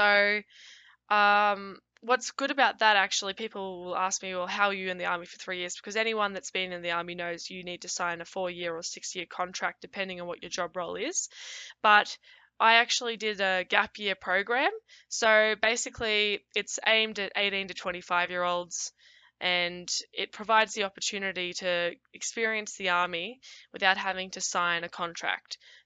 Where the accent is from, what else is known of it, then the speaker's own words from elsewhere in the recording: Coleraine, Victoria, Australia; I grew up in Australia. I'm Australian, and I grew up in the state of Victoria, on a farm near this town called Coleraine in Western Victoria. I spent my whole life there. I didn't move around that much growing up at all.